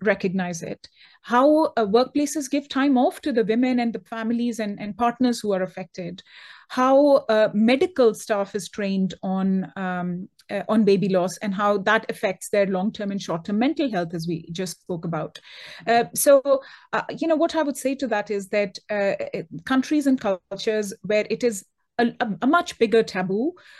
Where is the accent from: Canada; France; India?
India; also born or lived in United States; now in United Kingdom; I grew up in India. I lived in the US for several years, and now I live in the UK.